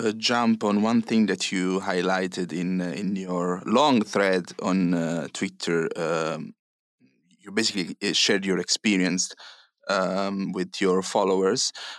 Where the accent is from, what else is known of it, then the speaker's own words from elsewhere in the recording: Foggia, Apulia, Italy; I'm from Puglia and I'm from this town that you visited, Foggia.